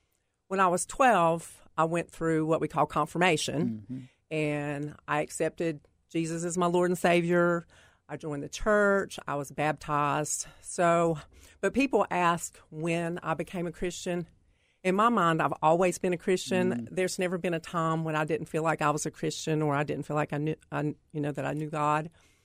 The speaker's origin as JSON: {"language": "English", "town": "Pilot Mountain", "region": "North Carolina", "country": "United States", "tie": "born or raised there", "said": "I grew up in North Carolina. I'm from a small town there called Pilot Mountain."}